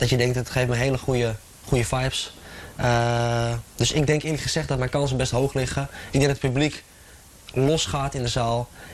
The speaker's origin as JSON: {"language": "Dutch", "town": "Lelystad", "region": "Flevoland", "country": "Netherlands", "tie": "born or raised there", "said": "ik ben 23 jaar oud en ik kom uit Lelystad. Geboren en getogen."}